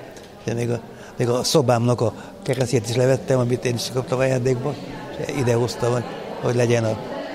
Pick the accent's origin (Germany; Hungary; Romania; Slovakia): Romania; Transylvania; Erdély származású vagyok